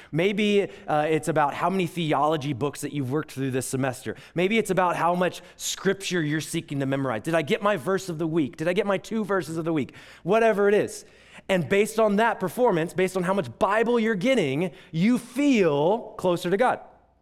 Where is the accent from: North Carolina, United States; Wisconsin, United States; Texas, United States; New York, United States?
Texas, United States; so Greek has a y'all, which I'm from Texas, so I appreciate that.